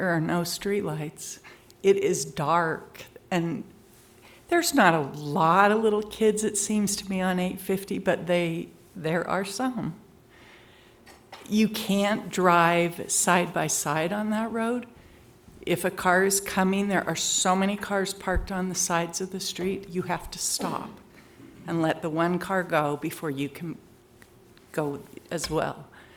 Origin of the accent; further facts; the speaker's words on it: North Salt Lake, Utah, United States; I grew up in North Salt Lake and then married and left. I'm back.